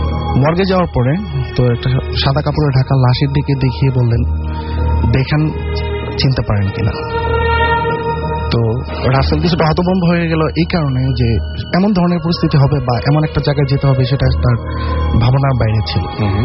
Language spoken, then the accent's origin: Bangla; Narsingdi, Dhaka Division, Bangladesh; now in Saudi Arabia; এমনিতে আমার বাড়ি হচ্ছে নরসিংদীতে, বাট আমি বাইরে থাকি সৌদি আরবিয়াতে, দমদম সিটিতে